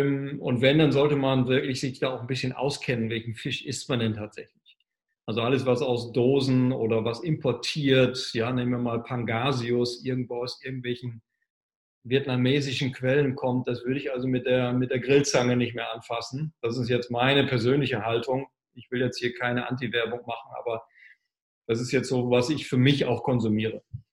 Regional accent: Norddeich, Lower Saxony, Germany; an der Nordsee noch in Norddeich, da wo ich herkomme

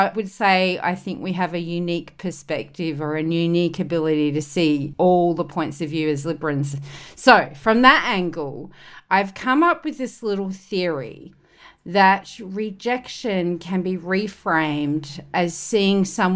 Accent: Australia; I'm your host from Down Under

